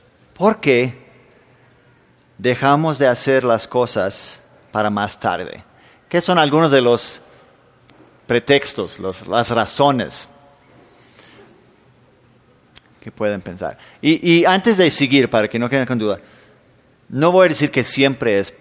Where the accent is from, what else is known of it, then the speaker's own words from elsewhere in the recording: Denmark; first language Danish; Spanish is a second language; en mi país, en Dinamarca, a veces están hablando y de repente dicen, ah, mañana